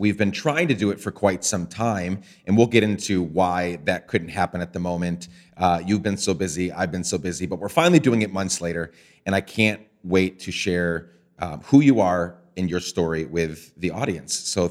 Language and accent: English; Guatemala; One was growing up in Guatemala